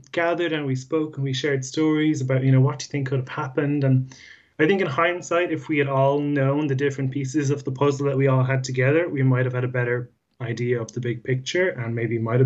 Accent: Ireland; we know as Irish people that what you need is, you know, people come around the house, someone boiling the kettle

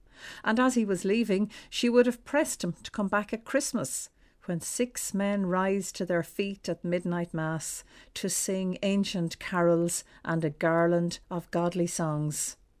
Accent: Wexford, Leinster, Ireland; also born or lived in Kilmore; discovered that I was from Wexford, and he told me he'd once sought out my family's neighbour in Kilmore

